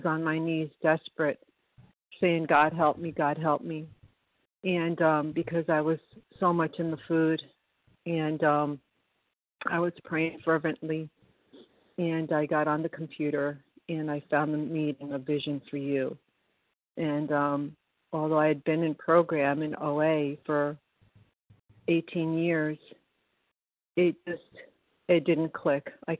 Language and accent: English; New York, United States; I'm from New York.